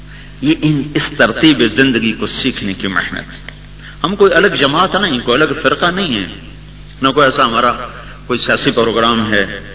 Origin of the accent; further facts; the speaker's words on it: Tulamba, Punjab, Pakistan; ہمارا home town تلمبہ ہے، تلمبہ کے ساتھ ہمارا گاؤں ہے،